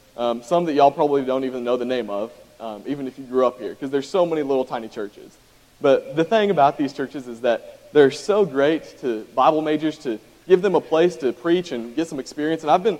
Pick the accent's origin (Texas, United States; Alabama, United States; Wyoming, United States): Texas, United States; I grew up in Texas. That's my home.